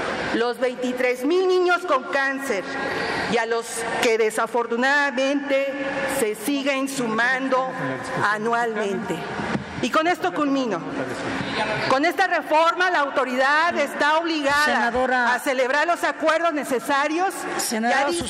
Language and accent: Spanish; Quintana Roo, Mexico; Tan solo en Quintana Roo, de donde yo soy originaria